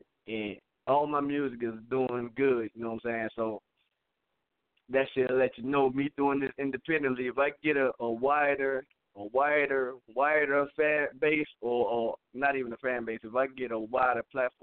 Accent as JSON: {"language": "English", "town": "Charlotte", "region": "North Carolina", "country": "United States", "said": "I'm from Charlotte."}